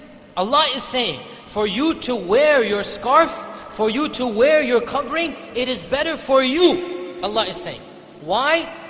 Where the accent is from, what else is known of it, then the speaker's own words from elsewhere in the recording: United States; I come from America, that's where I live, that's where my home is, that's where my family, everybody is there.